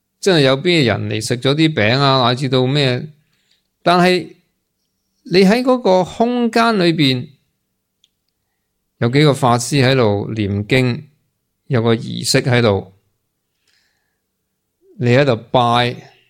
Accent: China; 通常一般人，我哋中国人就啊，佢作咗好多业啊

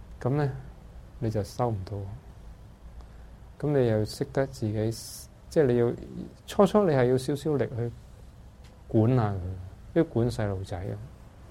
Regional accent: Hong Kong; 我哋香港人係慣咗自我膨脹

